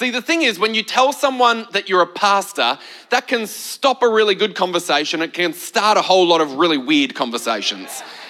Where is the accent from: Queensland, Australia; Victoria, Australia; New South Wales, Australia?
Queensland, Australia; I said I'm from Queensland, not Tasmania.